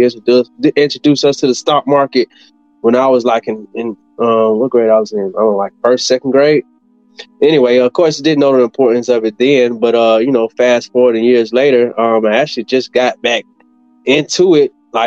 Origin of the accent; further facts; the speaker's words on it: Decatur, Georgia, United States; I'm from Decatur, Georgia, where it's greater.